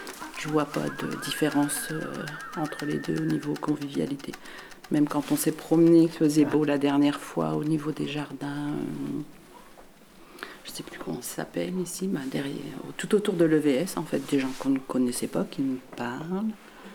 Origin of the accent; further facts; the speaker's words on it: Lens, Hauts-de-France, France; born there; Moi, je suis née. Ah, oui, mes parents étaient habités déjà à Los Angeles. Là, je suis née à Lens, mais j'ai toujours habité Los Angeles depuis 1960.